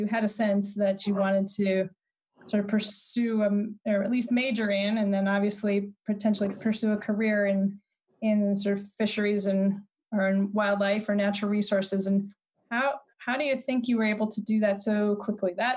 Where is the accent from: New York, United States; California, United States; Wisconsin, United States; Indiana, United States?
Wisconsin, United States; now in Montana, United States; I grew up in Wisconsin, so I have a similar Midwestern roots. And there are a lot of us displaced Midwesterners here in Montana.